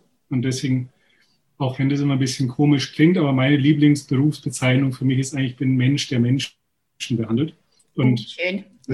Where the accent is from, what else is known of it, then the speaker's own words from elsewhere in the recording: Munich, Bavaria, Germany; komme aus München, bin geboren in München, praktiziere in der Nähe von München